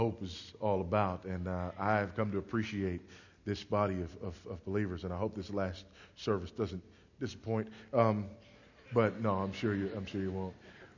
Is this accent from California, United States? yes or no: yes; Los Angeles, California, United States; I was raised in a small Southern city called Los Angeles, and in Southern California